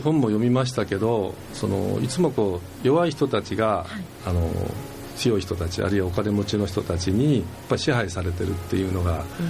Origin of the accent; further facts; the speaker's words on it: Shimabara, Nagasaki, Japan; born there; 長崎の島原に